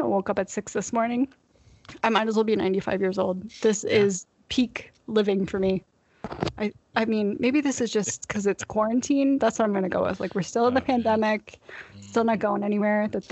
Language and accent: English; East Coast, United States; So growing up on the East Coast, like I was so used to that weather.